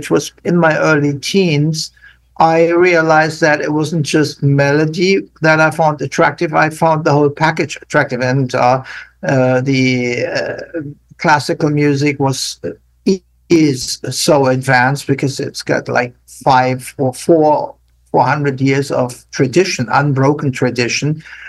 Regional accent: Germany; And since I came from Germany, which has a strong classical background, it was kind of natural.

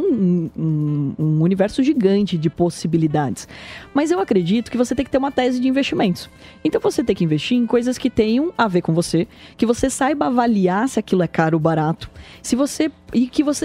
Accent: Porto Feliz, São Paulo, Brazil; born there; O interior, a minha região, eu sou nascido em Porto Feliz, está valorizando pra caramba.

